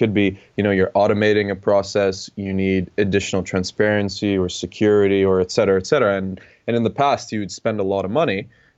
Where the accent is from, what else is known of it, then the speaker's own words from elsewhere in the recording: Canada; also born or lived in Montreal / Toronto; So I grew up in Canada, but I've lived all over the world, the Middle East, a few other places. But I lived for several years in Toronto.